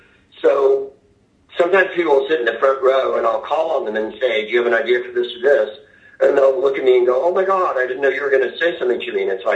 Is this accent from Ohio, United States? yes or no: no; San Francisco, California, United States; I've been doing the albums in San Francisco, which is kind of my hometown and my home base. I don't live there anymore, but it's certainly a place that I love and lived a long time.